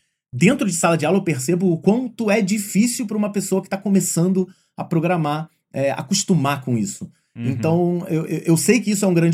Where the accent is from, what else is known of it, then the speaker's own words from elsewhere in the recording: Rio de Janeiro, Brazil; Eu sou daqui do Rio de Janeiro.